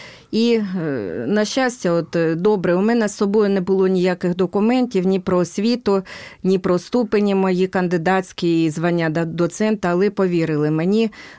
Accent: Donbas, Ukraine; Я от сама з Донбасу, і я пробуджую тут в центрі України у вас національну свідомість.

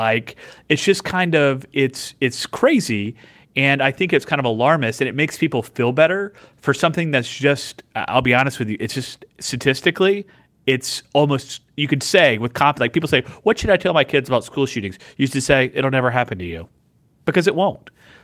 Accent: the South, United States; So I'm from the South, so I live in Mississippi.

